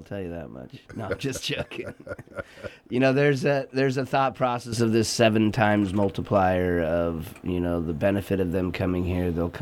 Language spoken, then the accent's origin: English; San Diego, California, United States; You know, I'm from San Diego, and you go into the bay down there